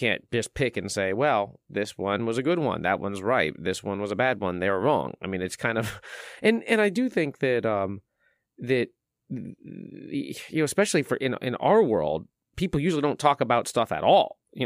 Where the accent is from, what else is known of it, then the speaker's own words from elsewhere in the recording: San Francisco, California, United States; now in Louisville, United States; this is my adopted city. I came from San Francisco. That's my hometown.